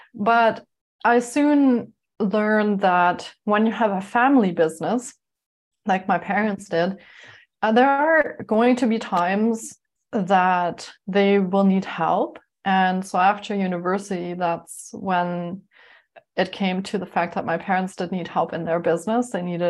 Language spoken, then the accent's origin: English; Munich, Bavaria, Germany; English is a second language; now in Canada; we first moved from Germany to Canada, which was a really big change. And I didn't speak any English. We didn't have any family there. I didn't know anyone there. And we moved from a very urban center in Munich, Germany, into a very small town